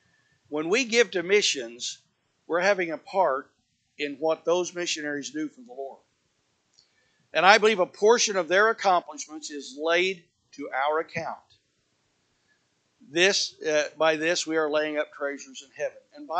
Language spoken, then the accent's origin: English; Indiana, United States; And I'm from Indiana. I remember getting my first bicycle for Christmas and trying to ride it out on the slick road that day.